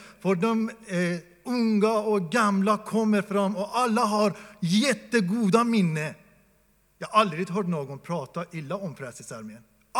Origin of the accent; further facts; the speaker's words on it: Iran; Vi i Iran, jag är från Iran, vi firar den längsta natten